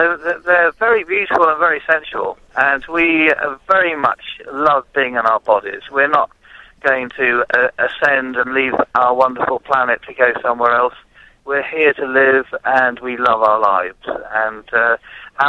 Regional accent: Glastonbury, South West England, United Kingdom; accent: English; also born or lived in Devon; I was born in Devon in the southwest, but my proper home is Glastonbury in Somerset, also in the West Country.

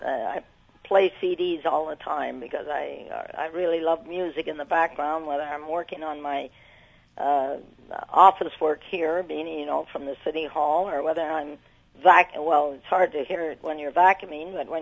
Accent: Port Daniel, Quebec, Canada; growing up in Port Daniel on the Gaspé Coast, it was a wonderful time of year, time of my life. We didn't have very much. We were very poor because I was really a depression kid.

